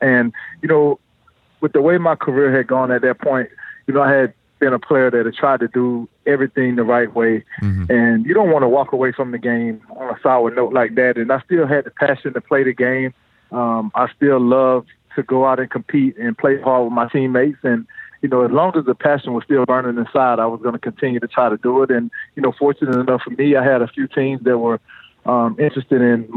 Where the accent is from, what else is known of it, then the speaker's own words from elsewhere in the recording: Shellman, Georgia, United States; growing up in Shelman, Georgia, and, you know, watching the struggles of so many people there